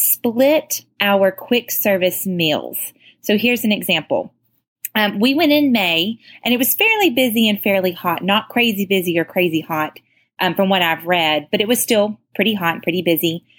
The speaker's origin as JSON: {"language": "English", "town": "Crossville", "region": "Tennessee", "country": "United States", "said": "I am from Crossville, Tennessee."}